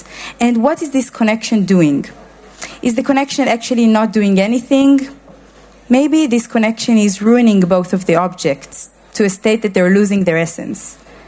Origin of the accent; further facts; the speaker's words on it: Haifa, Haifa District, Israel; I grew up in Haifa, in Israel.